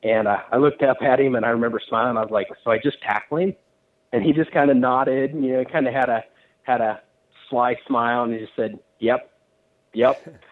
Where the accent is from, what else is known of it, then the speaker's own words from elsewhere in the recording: Beloit, Kansas, United States; also born or lived in Smith Center; Well, it's great to be back in my hometown coaching here and teaching here in Beloit after being gone for 15 years. But getting introduced to the sport, we originally lived in Smith Center.